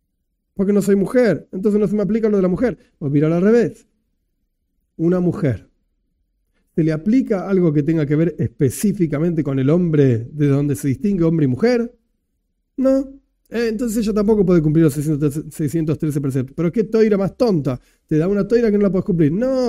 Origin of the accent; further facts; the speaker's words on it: Argentina; born there; Yo, como ciudadano argentino, porque nací acá y vivo acá, etcétera, etcétera